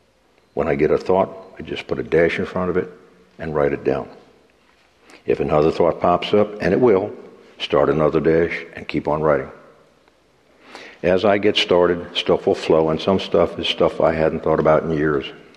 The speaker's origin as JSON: {"language": "English", "town": "Miami", "region": "Florida", "country": "United States", "said": "I am from Miami, and down there they have a roach problem."}